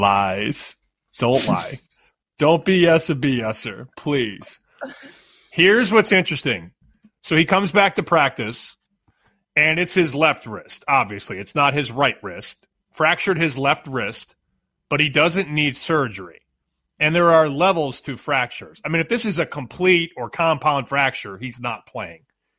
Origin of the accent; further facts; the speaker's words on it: Chicago, Illinois, United States; But you knew, and you and I grew up in Chicago, you knew when Jordan went to the Garden in New York, something special was going to happen.